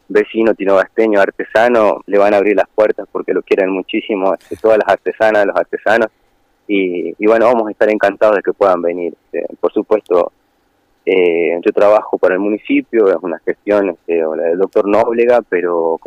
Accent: Catamarca, Argentina; Catamarca es todo para mí, o sea, mi pueblo.

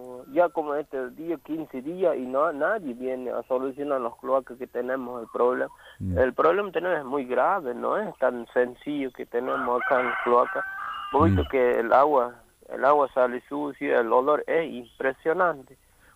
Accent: Rivadavia, Argentina; nosotros acá en Rivadavia, yo por lo menos soy de Rivadavia, Banda Sur.

